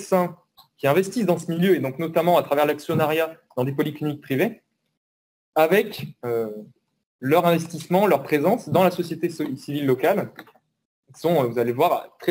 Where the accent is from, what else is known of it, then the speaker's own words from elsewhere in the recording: Auvergne-Rhône-Alpes, France; Merci Elodie de m'avoir rapproché un peu de chez moi dans le Nord-Isère.